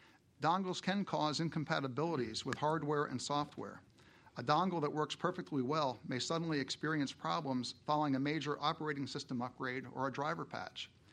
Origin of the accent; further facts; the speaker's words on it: St. Augustine, Florida, United States; not far from my hometown, St. Augustine.